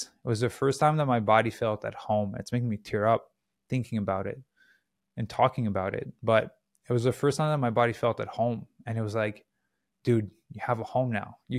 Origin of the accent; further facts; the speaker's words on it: Quebec, Canada; As much as I grew up in Quebec, I despise winter.